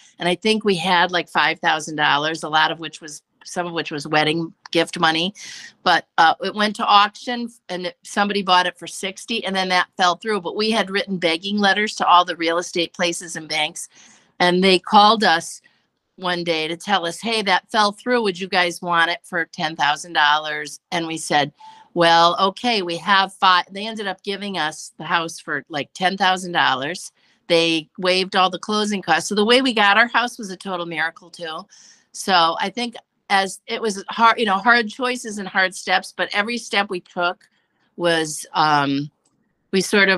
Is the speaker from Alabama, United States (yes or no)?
no; Hartford, Connecticut, United States; So we moved in with my family in Hartford. I'm from Hartford.